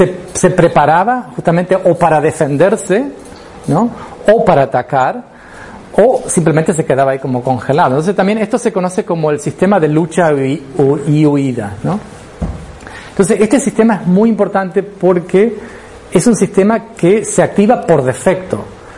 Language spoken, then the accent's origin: Spanish; Chaco, Argentina; una llamada de mi hermana, del Chaco, de Argentina. Yo soy del Chaco.